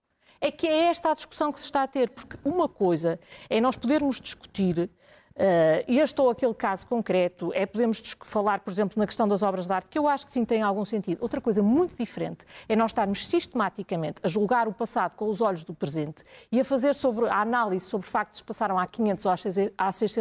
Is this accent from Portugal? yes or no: yes; Portugal; Eu, enquanto portuguesa, orgulho-me.